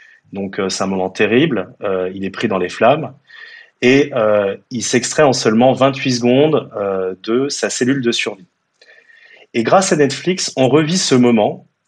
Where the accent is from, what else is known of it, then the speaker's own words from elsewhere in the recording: France; Donc là, on est fiers, en plus, en tant que Français.